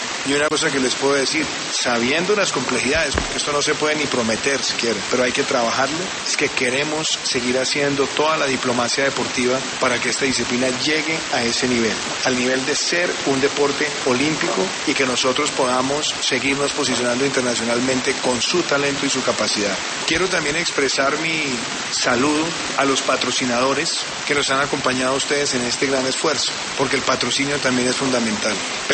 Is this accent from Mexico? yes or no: no; Colombia; ¿cuándo me van a dar el gusto como colombiano de ver al patinaje como deporte olímpico?